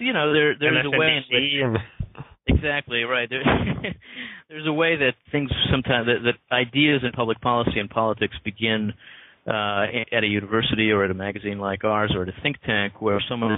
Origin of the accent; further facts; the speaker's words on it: New Jersey, United States; also born or lived in Israel; I grew up in New Jersey, but I was born in Israel.